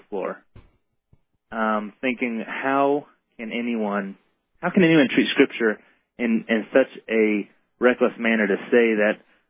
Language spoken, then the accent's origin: English; Denver, Colorado, United States; I'm from Denver.